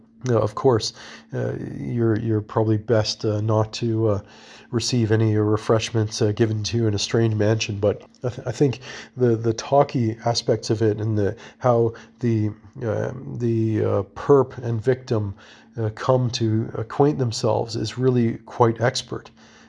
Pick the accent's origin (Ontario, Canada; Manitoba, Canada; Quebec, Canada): Ontario, Canada; Toronto; And in my hometown of Toronto